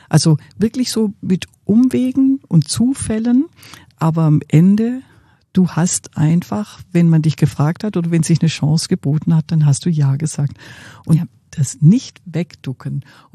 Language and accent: German; Waiblingen, Baden-Württemberg, Germany; Das ist meine Heimat.